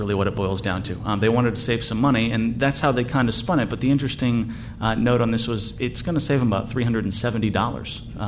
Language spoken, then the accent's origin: English; Wayland, Massachusetts, United States; I'm a Bostonian. I'm from about 20 miles west of Boston. What I tell people is if you've heard of Wellesley College, where Hillary Clinton went to school, I'm from a town called Wayland, which is two towns over